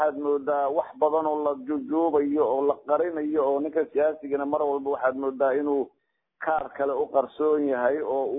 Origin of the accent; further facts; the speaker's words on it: Kismayo, Lower Juba, Somalia; aniga xaqiiqiyan waxaan ka soo jeedaa Jubbada hoose magaalada Kismaayo oo ah meesha aan ku dhashay